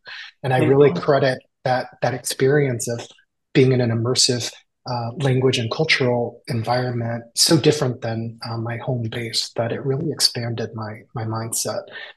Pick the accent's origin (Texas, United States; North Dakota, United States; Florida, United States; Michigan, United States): Michigan, United States; Troy; also born or lived in Detroit; Oh yeah, I was born in Detroit, Michigan, and I grew up in the Midwest. And I went to middle school, high school in Troy, Michigan, and went to University of Michigan in Ann Arbor